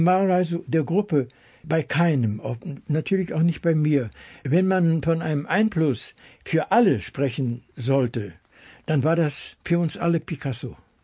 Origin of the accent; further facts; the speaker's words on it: North Rhine-Westphalia, Germany; ich komme aus dem Ruhrgebiet